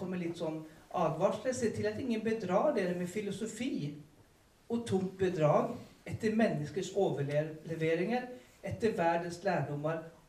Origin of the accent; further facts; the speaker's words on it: Stockholm, Stockholm County, Sweden; jag är uppvuxen i Philadelphia, Stockholm.